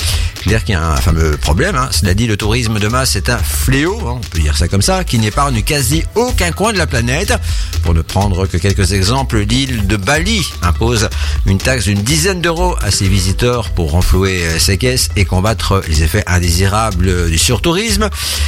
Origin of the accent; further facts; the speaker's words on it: Belgium; Chez nous en Belgique, le Mercure s'apprête une fois de plus à franchir la barre des 30 degrés à l'ombre